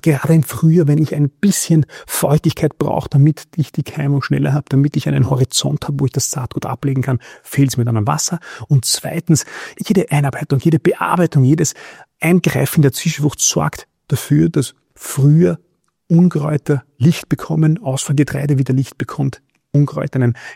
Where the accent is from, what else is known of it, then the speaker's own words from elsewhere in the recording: Austria; Durch diesen Gatsch, wie man bei uns in Österreich sagt, kann der Boden an dieser Stelle nicht mehr atmen.